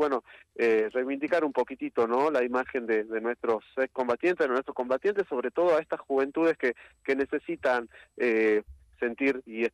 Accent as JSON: {"language": "Spanish", "country": "Argentina", "said": "con todo lo que nos define como argentinos, con nuestro hermoso ADN, ¿no?"}